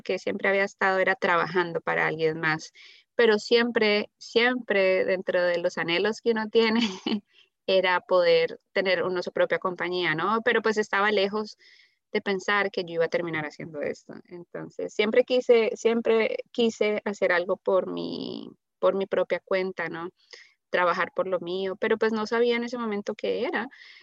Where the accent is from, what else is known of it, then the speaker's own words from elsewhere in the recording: Colombia; moved away as an adult; now in United States; Yo vengo de Colombia, vivía ya aproximadamente 30 años. Esto ya llevo aquí viviendo 5 años en Estados Unidos.